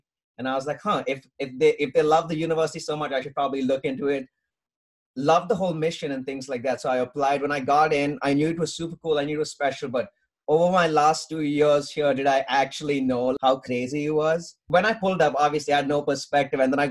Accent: Bengaluru, Karnataka, India; now in United States; I'm from Bangalore, India, so I'm an international student.

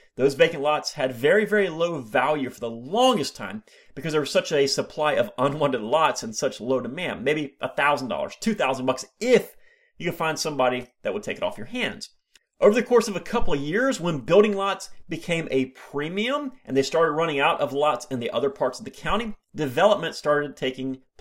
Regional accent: Florida, United States; Listen, I'm from Florida. I've never dealt with snow on a regular basis

